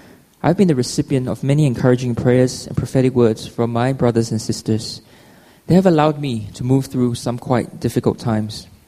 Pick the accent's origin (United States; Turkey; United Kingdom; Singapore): Singapore; also born or lived in Australia; now in Hong Kong, China; I'm not from Hong Kong. I will probably classify myself as Singaporean Australian. And there was a time in my life around 4 years ago where I was out of a job here in Hong Kong.